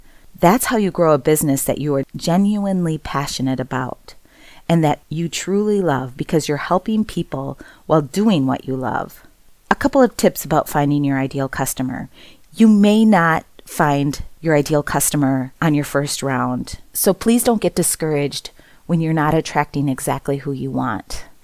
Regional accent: Wisconsin, United States; I come from Wisconsin, so sometimes I say words a little different than someone from the East or West Coast would say it.

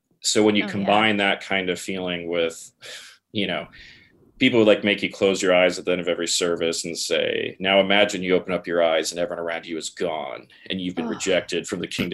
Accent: Arizona, United States; I'd never even heard of anti-Semitism outside of Schindler's List growing up in Arizona. And like, so I get to Iowa and it's just so much.

